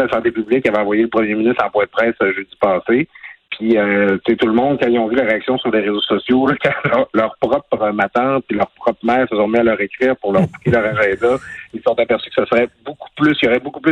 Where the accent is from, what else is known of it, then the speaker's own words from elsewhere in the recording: Quebec, Canada; dans ma région natale, sur le Lac-Saint-Jean